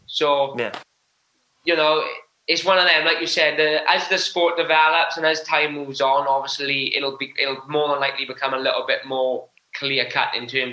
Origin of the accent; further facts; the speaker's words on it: United Kingdom; as much slack as the British guys get, we do get a little bit tough. At the same time, they know they need British guys coming through.